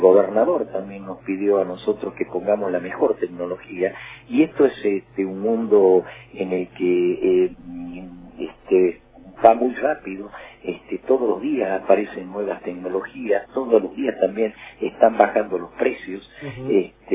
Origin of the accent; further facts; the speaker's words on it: Jujuy, Argentina; Los jujeños vamos a ser generadores de energía, porque tenemos esta mirada puesta a algo que nos regala la naturaleza